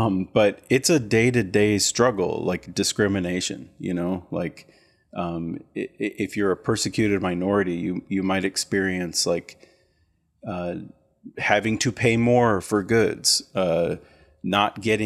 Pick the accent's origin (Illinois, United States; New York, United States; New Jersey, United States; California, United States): Illinois, United States; Wheaton; I went to just like a non-denominational church with my family growing up in Wheaton, Illinois.